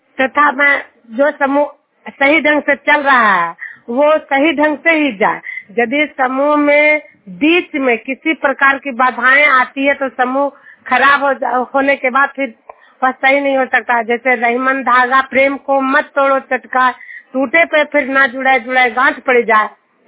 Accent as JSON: {"language": "Hindi", "town": "Duniya", "region": "Bihar", "country": "India", "said": "मैं नालंदा जिला हिलसा प्रखंड दुनिया गांव की निवासी हूं"}